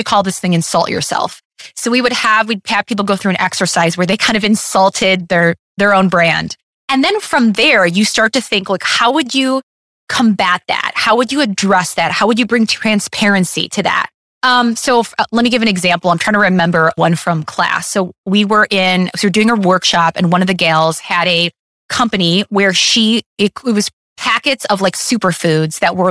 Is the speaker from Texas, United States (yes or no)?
no; Detroit, Michigan, United States; I'm from Detroit. So, you know, of course that's in my Rolodex of must see movies.